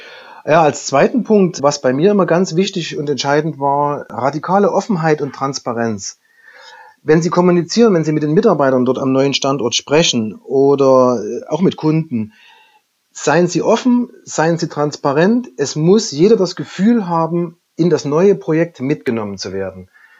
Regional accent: Saxony, Germany

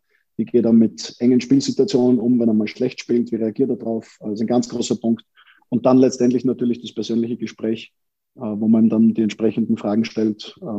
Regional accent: Vienna, Austria; Wir Wiener empfinden das ja nicht als Wiener Schmäh, sondern für uns ist das einfach, wir sind halt so, wie wir sind.

